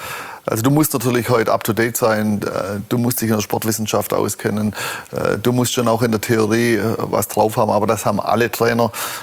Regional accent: Baden-Württemberg, Germany; ich komme aus Württemberg, also rund um Stuttgart

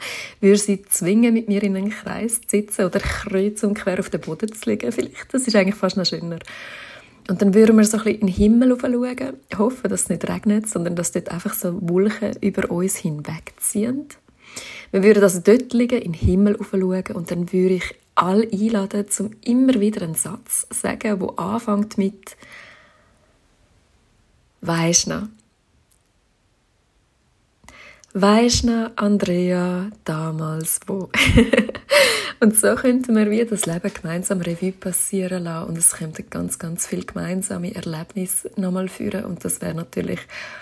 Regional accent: Zurich, Switzerland; ich bin mittlerweile auch schon 41. Ich komme aus dem Zürcher Wunderland ursprünglich

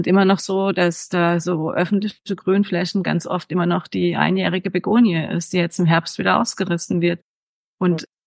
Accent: Baden-Württemberg, Germany; ich komme aus dem Schwarzwald, aus einem kleinen Dorf

